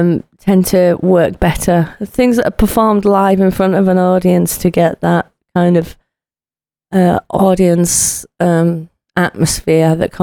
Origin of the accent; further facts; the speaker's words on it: United Kingdom; It's honestly because we're British and we do that a lot.